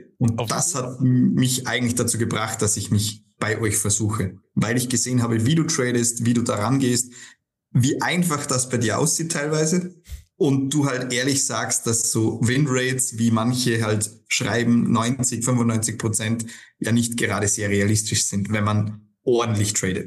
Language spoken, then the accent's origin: German; Austria; komme aus Österreich